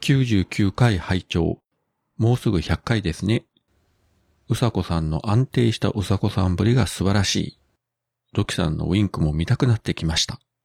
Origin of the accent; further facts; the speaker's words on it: Kyushu, Japan; 自分もあの同じ九州人としてね、